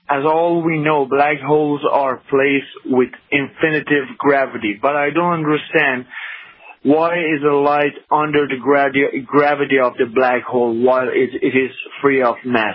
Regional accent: Iran; from Iran.

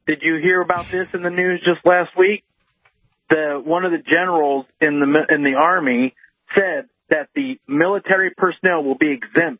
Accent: Iowa, United States; now in Kentucky, United States; And also, I'm from Iowa. I just moved to Kentucky.

